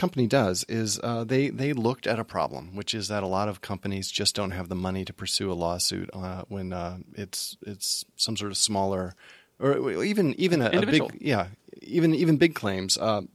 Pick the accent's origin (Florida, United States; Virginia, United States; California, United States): Virginia, United States; I grew up in Virginia. There is no good burrito in Virginia.